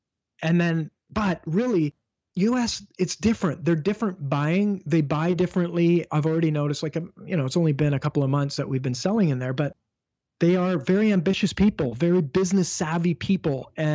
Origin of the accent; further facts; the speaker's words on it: Canada; I'm a Canadian